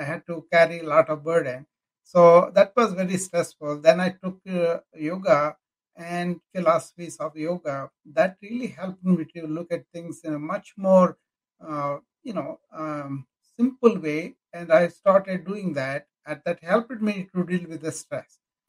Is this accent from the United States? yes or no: no; India; moved away; Well, I came from India.